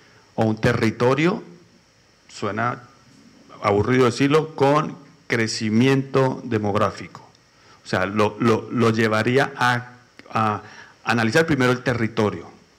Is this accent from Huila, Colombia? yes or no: yes; Neiva, Huila, Colombia; así como yo soy de Neiva y Neiva está teniendo, y tengo proyectos allá y tengo ese reto y tengo crecimiento demográfico negativo y tengo proyectos en Neiva, Colombia.